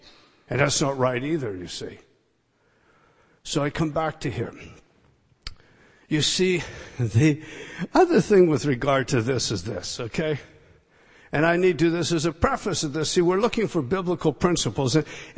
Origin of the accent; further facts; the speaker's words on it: United States; I'm a Scottish American. I'm just an American, my friend.